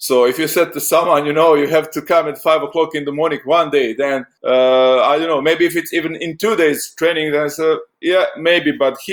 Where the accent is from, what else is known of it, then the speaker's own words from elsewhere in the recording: Cavtat, Dubrovnik-Neretva County, Croatia; I'm coming from Dubrovnik, actually from Cavtat, one small place like 15 kilometers from Dubrovnik.